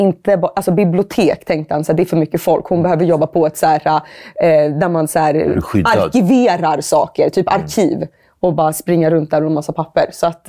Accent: Finland; now in Sweden; Och det tänker jag är ganska spännande som finne att titta på.

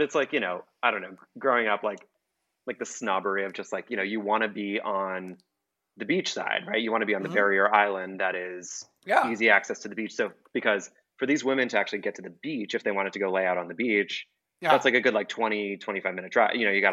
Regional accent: New Jersey, United States; Yes. So I'm from New Jersey. I grew up in Bergen County, which is where most of it still takes place.

